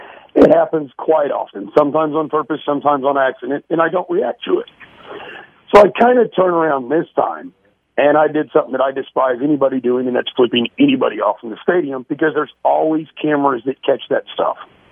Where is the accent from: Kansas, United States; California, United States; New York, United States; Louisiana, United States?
Kansas, United States; Coffeyville; I came from Southeast Kansas, a small town in Coffeyville down there.